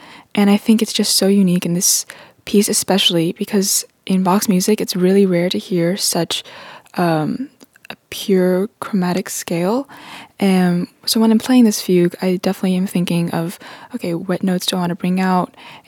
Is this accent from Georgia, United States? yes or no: yes; Cumming, Georgia, United States; I'm from Cumming, Georgia.